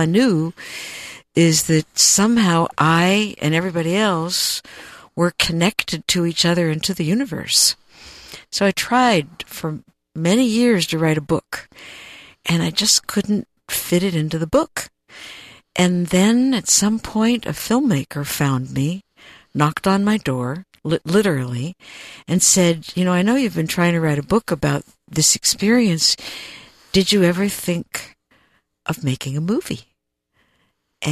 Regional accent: Pittsburgh, Pennsylvania, United States; Well, actually, I came from Pittsburgh, Pennsylvania, where I thought there was something wrong with me.

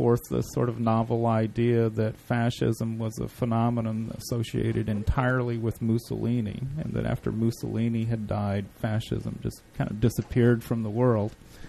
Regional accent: Tennessee, United States; also born or lived in Orange County; now in San Francisco, United States; Well, I'm originally from Tennessee, but I was living down in Southern California right before I came up here.

